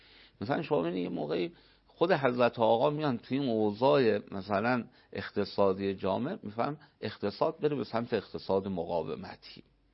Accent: Isfahan, Iran; مثلا ما اصفهانیم

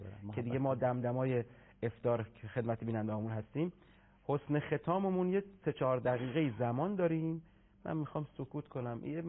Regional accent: Qom, Iran; من اهل قم هستم، اهالی قم

